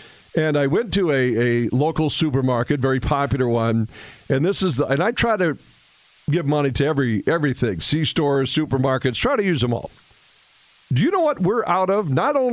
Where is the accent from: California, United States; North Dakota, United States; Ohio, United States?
North Dakota, United States; Williston; I always said, you know, I'm proud of my hometown. I loved growing up in Williston, North Dakota. But we were called Basinites.